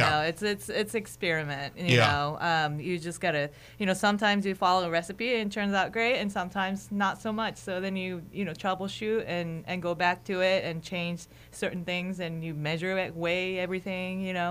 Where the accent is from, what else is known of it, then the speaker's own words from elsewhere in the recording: Sunnyvale, California, United States; also born or lived in Detroit; now in Alaska, United States; So I'm not from Alaska. I'm originally from Sunnyvale, California, and I moved around because of my, educational background and whatnot. So I was living in Detroit, Michigan before I came here.